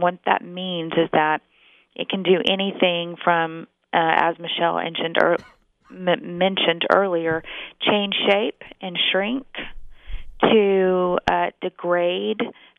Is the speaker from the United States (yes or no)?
yes; Texas, United States; now in California, United States; We're actually from Texas originally, and we're here in California to go to the UCLA School of Medicine